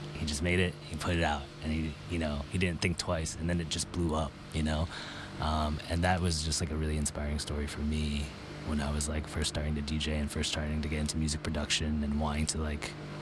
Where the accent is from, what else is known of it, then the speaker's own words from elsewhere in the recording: Massachusetts, United States; also born or lived in New York City / Connecticut; now in Minnesota, United States; Yeah, so I was born out in New York City, but raised in like Massachusetts and Connecticut, but always going to New York City.